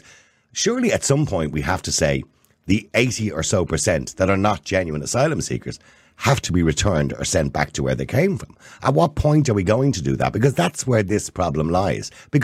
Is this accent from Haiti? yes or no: no; Dublin, Leinster, Ireland; when you've got an area like Coolock, and I was raised in Eadmore, just around the corner, that's where I was born.